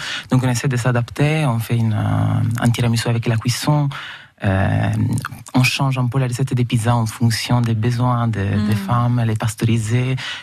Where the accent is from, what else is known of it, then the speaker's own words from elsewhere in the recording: Sicily, Italy; French is a second language; also born or lived in Paris; now in Bordeaux, France; Alors, moi, je suis originaire de Sicile.